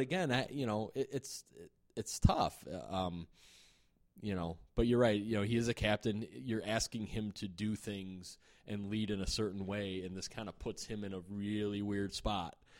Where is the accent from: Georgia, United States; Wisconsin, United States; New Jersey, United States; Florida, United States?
Wisconsin, United States; Green Bay; Look, I come from Green Bay